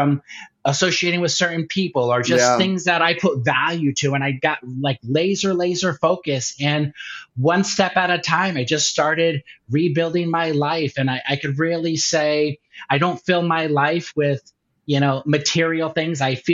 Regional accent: Durham, Connecticut, United States; or I would think I was in my hometown of Durham, Connecticut

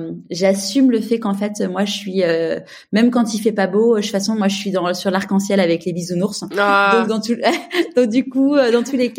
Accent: Paris, Île-de-France, France; now in Marseille, France; maintenant je suis parisienne mais je vis à Marseille.

